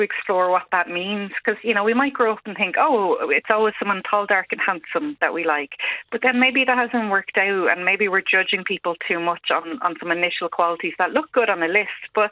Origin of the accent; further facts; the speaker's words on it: Ireland; as Irish people, we're very sun deprived for most of the year.